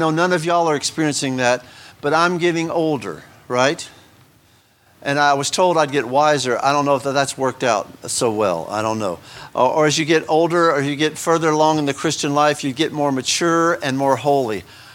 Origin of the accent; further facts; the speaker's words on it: United States; You know, I'm an American. I like pragmatism just as much as the next person.